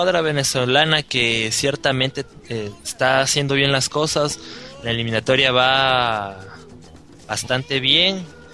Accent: Ecuador; un partido que para empezar como ecuatorianos, y no es que querramos hacer bronca ni demás, pero no nos gusta perder el partido con Perú.

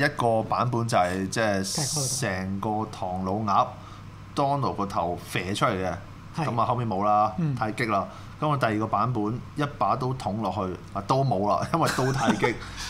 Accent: Hong Kong; also born or lived in Australia; 我嗰陣時喺澳洲我朋友問我嚟自邊，我話我香港咯。

